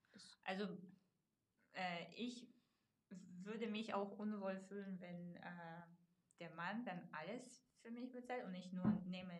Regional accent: Kazakhstan; now in Germany; ich komme aus, aber aus Kasachstan, bei uns macht man das so und so.

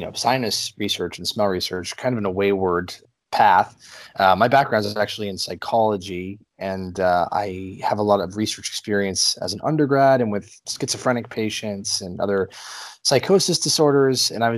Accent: Erie, Pennsylvania, United States; now in Pittsburgh, United States; I'm actually from Erie, Pennsylvania, and I've been living in Pittsburgh for, almost 6 years now.

